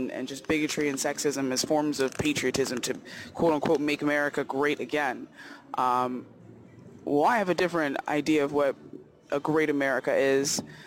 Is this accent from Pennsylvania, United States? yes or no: yes; Philadelphia, Pennsylvania, United States; But that is because I am a Philadelphian and we know a thing or two about staging revolutions.